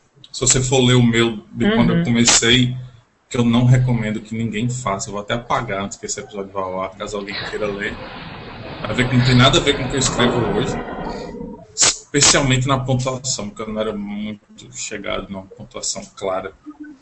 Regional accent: Natal, Rio Grande do Norte, Brazil; Eu sou natalense, sempre lembrando. Eu fico entre Pernambuco e a Paraíba.

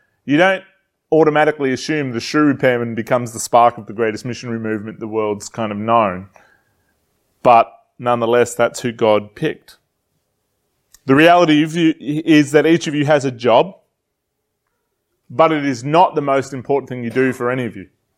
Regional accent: New South Wales, Australia; I'm a boy from Western New South Wales. I grew up in the country.

